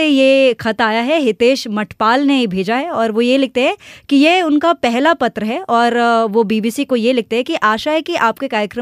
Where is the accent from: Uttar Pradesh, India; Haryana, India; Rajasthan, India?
Rajasthan, India; और मूलतः राजस्थान के बाड़मेर जिले में हूँ, जहाँ छोटे से सरहदी गांव जानपलिया में सब लोग बड़े भरोसे के साथ रोजाना बीबीसी सुनते हैं।